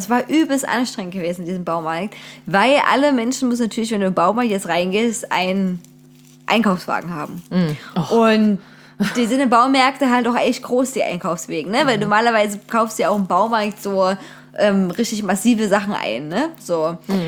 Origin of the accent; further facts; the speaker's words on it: Saxony, Germany; weißt du, ich bin auch aus Sachsen und kenne hier viele Orte nicht.